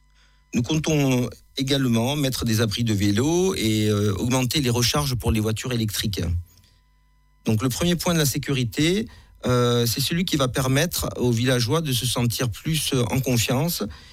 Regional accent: Toulouse, Occitanie, France; born there; now in Septfonds, France; j'ai 54 ans, je suis Toulousain de naissance. Et cela fait une quinzaine d'années que je vis, que je me suis installé sur Sept-Fonds, dans le village.

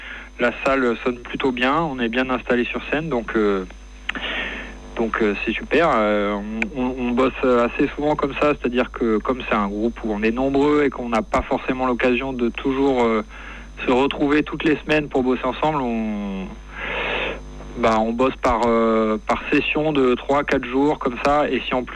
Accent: Toulouse, Occitanie, France; Ouais, on est toulousain, donc le groupe il s'est formé à Toulouse.

